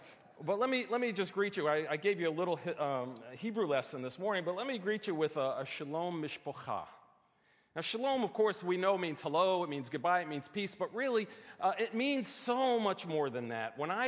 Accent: Brooklyn, New York, United States; I'm from Brooklyn, okay? You ain't seen nothing yet. That's how we would say it in Brooklyn.

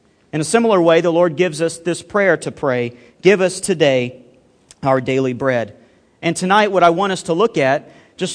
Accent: Alabama, United States; Okay, I'm from Alabama, so we do a little preaching in response.

